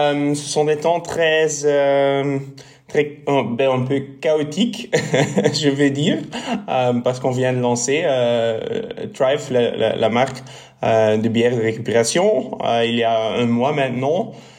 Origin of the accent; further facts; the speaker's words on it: Bruges, Flanders, Belgium; French is a second language; parce que je suis flamand, alors mon français ne sera pas... parfait du tout.